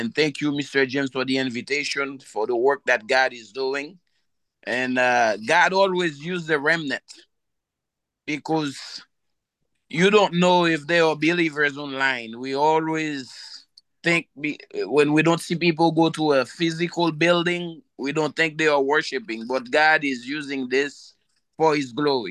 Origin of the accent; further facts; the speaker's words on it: Haiti; moved away as an adult; now in United States; I am from Haiti. I am in full-time ministry in Haiti, and last October, I moved to the United States with my family